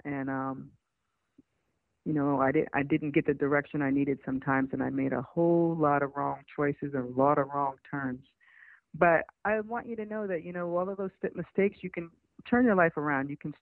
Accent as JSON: {"language": "English", "town": "Middletown", "region": "New York", "country": "United States", "tie": "born or raised there", "said": "I was a young girl growing up in Middletown, New York, you know, wanting to be white."}